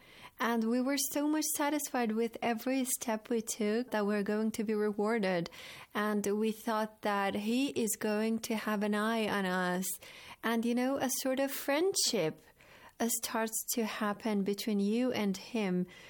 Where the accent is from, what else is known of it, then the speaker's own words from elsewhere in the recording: Iran; I was raised in Iran.